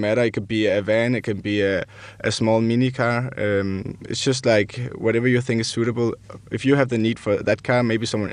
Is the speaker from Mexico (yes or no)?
no; Copenhagen, Capital Region of Denmark, Denmark; now in Newcastle, United Kingdom; we're from Copenhagen, Denmark, so it's, of course, new for us to be here in the Northeast England